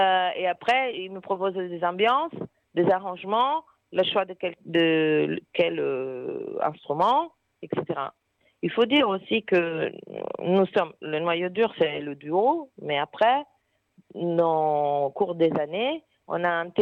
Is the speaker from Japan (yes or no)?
no; Italy; now in France; moi je suis italienne, j'ai connu Olivier en Italie, à Rome.